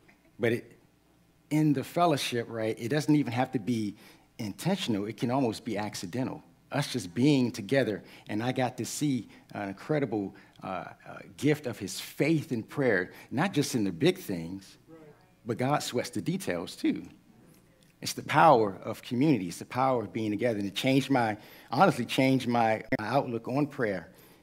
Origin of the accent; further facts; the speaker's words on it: United States; I'm good because I'm an American, and I'm supposed to say that.